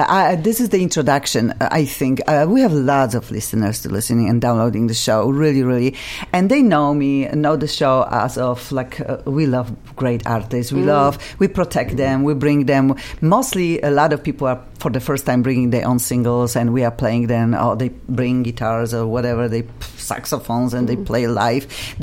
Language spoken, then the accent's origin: English; Poland; English is a second language; now in United Kingdom; I am from Poland. And my accent doesn't want to disappear. I'm keeping until I die.